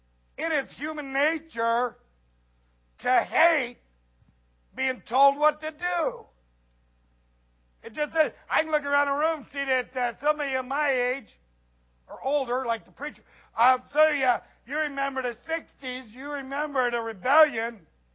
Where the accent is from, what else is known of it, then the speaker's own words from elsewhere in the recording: Ohio, United States; Come on, this is Southern preaching. I'm from Southern Ohio. Give me a break.